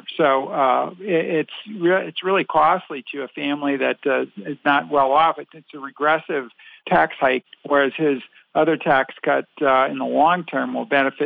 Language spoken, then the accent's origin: English; United States; Trump farmers, I'm from the Farm Belt, but most farmers are Republicans.